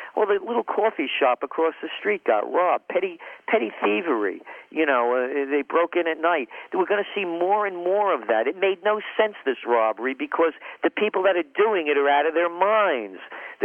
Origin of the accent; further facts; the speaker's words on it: New York, United States; You know, I'm a New Yorker. I know this terrain like the back of my hand